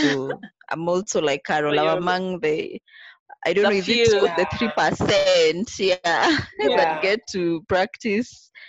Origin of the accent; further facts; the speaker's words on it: Kenya; I'm Kenyan.